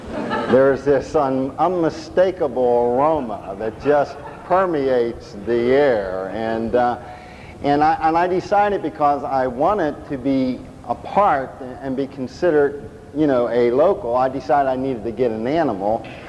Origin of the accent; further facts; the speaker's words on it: Pittsburgh, Pennsylvania, United States; moved away; also born or lived in Florida; which is my home state. I was born and raised in Pittsburgh. Left there in 1969, came back in 1992, and now living on the other side of the state, and live in an area called Lancaster County